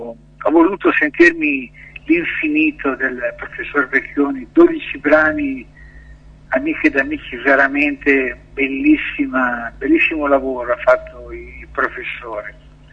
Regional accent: Milan, Lombardy, Italy; born there; sono nato a Milano.

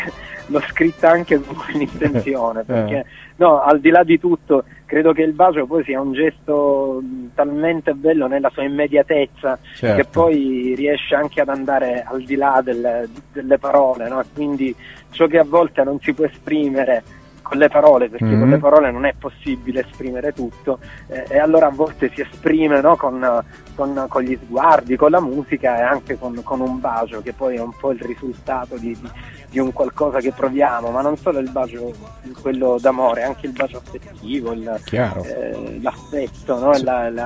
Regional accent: Apulia, Italy; si sente un po' della mia terra, no? Del Salento

